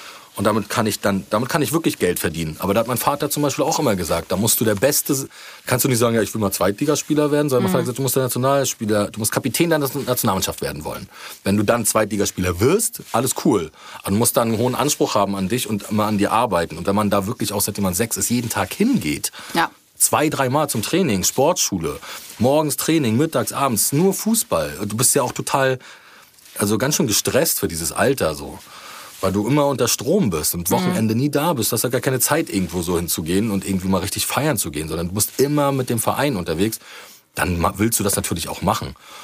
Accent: Rostock, Mecklenburg-Vorpommern, Germany; Aber wenn du aus Rostock kamst, war das immer eine 15 Minuten eine Diskussion.

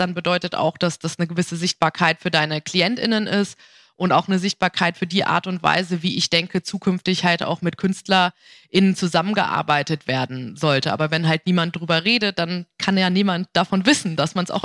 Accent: Lower Saxony, Germany; bin aber dementsprechend auch jetzt nicht in Berlin aufgewachsen, sondern ein bisschen ländlicher in Niedersachsen.

